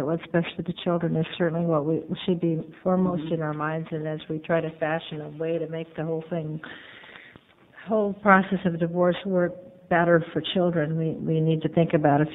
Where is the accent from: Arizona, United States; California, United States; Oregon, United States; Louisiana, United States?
Oregon, United States; in our county, I'm from Clackamas County as well, there are a huge number of them filed.